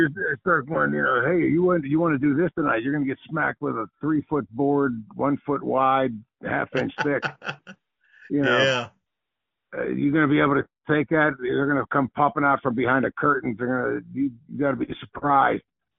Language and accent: English; Bellevue, Pennsylvania, United States; I grew up in Bellevue, which is just south of North Hills